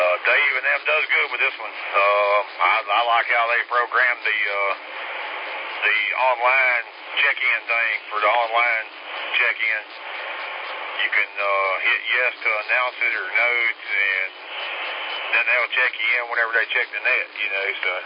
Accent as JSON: {"language": "English", "town": "Fountain Inn", "region": "South Carolina", "country": "United States", "lives_now": "Spartanburg, United States", "said": "I'm originally from Fountain Inn."}